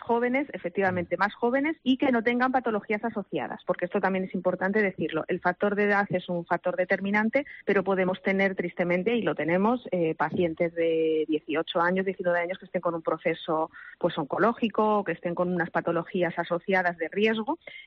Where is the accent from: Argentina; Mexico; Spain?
Spain; Canary Islands; yo soy de Tenerife